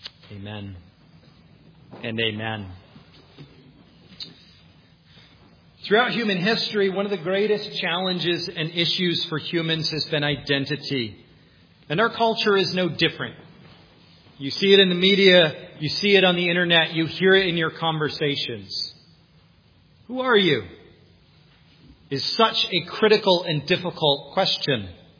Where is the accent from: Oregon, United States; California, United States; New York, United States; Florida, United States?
New York, United States; No. Visited it once. It was nice, but I'm from New York.